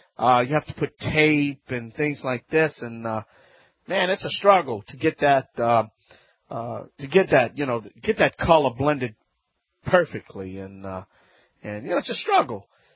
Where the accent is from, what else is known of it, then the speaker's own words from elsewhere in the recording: Louisiana, United States; here … America's self-proclaimed home improvement expert